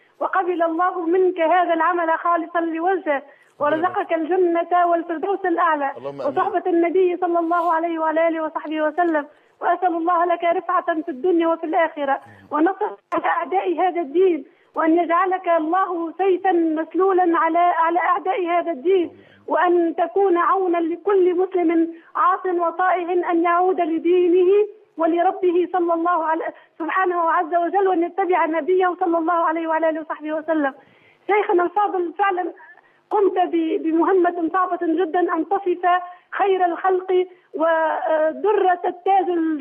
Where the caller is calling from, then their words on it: Tunisia; أنا أقول لك من تونس